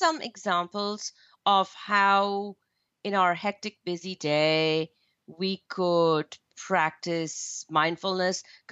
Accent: India; I know this only because I was born and raised in India.

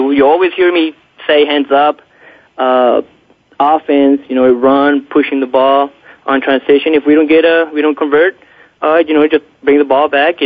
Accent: Texas, United States; also born or lived in Chihuahua, Mexico; I'm originally from Chihuahua, Mexico, but I grew up in West Texas. My dad's a basketball coach in Mexico, coach semi-pro. I played high school in Alpine, Texas, but then I attended UTEP, Texas El Paso

